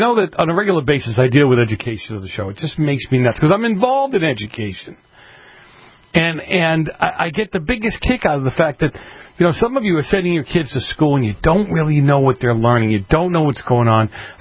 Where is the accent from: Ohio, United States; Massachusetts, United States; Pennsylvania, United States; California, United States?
Massachusetts, United States; Boston; I grew up in Boston. I actually grew up two blocks from the Old North Church.